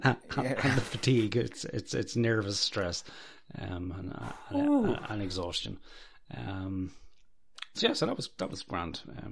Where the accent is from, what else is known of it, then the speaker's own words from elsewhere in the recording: Dublin, Leinster, Ireland; I grew up in Dublin